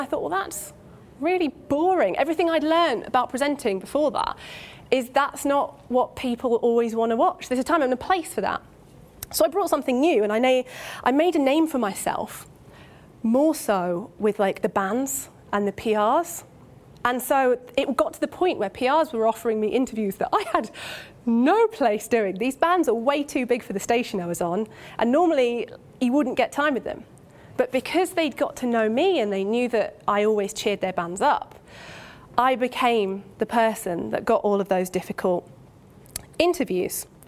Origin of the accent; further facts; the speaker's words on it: Uganda; I spent my puberty years growing up in Uganda, in East Africa.